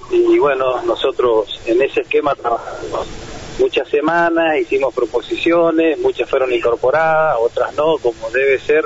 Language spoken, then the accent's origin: Spanish; Chaco, Argentina; En mi caso, en mi provincia, yo que soy del Chaco.